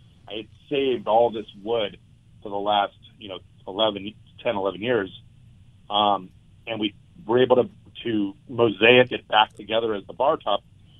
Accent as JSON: {"language": "English", "region": "California", "country": "United States", "tie": "born or raised there", "said": "I grew up here in SoCal."}